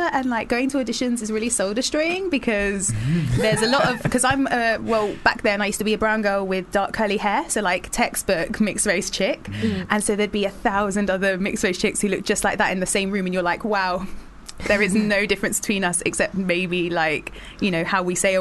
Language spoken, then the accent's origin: English; Kilburn, London, United Kingdom; Born and raised in Kilburn.